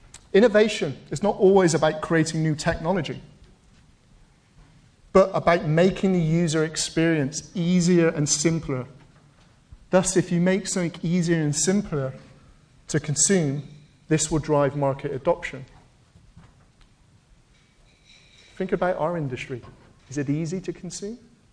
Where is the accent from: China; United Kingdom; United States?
United Kingdom; England; I'm English, and I live on the southwest or in a village called North Somerset.